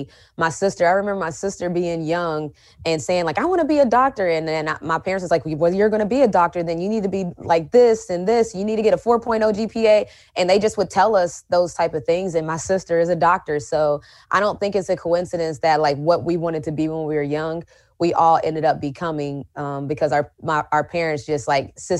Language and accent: English; West Virginia, United States; And so I think growing up in West Virginia, going to school in stores helped me in that aspect, because I was used to not having a lot of entertainment around me. You know, I was used to being able to entertain myself. I'm country.